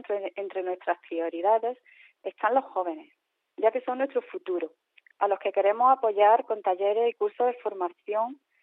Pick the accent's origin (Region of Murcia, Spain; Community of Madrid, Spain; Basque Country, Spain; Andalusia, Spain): Andalusia, Spain; Valle de Abdalajís; me presento a la alcaldía del Valle porque me gusta mucho mi pueblo. El Valle de Abdalajís es un pueblo muy bonito, es una joya